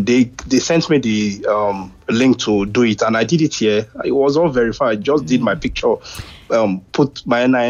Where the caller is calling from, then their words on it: United Kingdom; I'm calling from the United Kingdom.